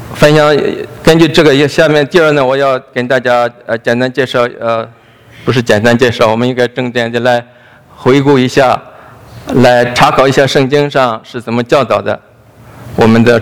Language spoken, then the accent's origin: Chinese; China; 神在恩待我们中国人，在要使用我们的中国人。